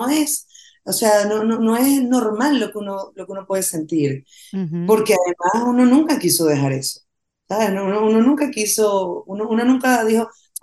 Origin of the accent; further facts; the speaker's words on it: Venezuela; este año cumplo 50, estrenemos esto el día de mi cumpleaños número 50 en Venezuela, por Cristo, pasar mi cumpleaños en mi país